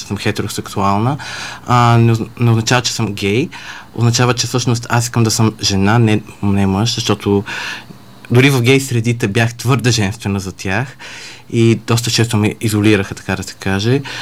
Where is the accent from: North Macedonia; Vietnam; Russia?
Russia; Moscow; now in Sofia, Bulgaria; Няма да казвам години по очевадни причини. Живея в София, родом съм от Москва, работя в кол-център в София, живея с моите родители